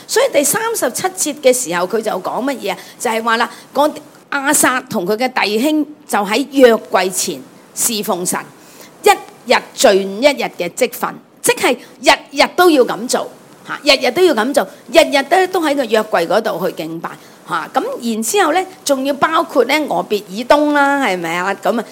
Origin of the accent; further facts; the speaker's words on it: Hong Kong; 我们香港人很喜欢去旅行的，很喜欢去玩的，是吧？